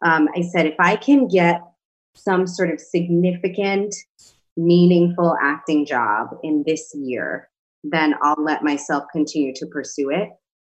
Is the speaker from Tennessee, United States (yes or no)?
no; Bronx, New York, United States; you know, I grew up in the Bronx. There's like a liquor store on every corner.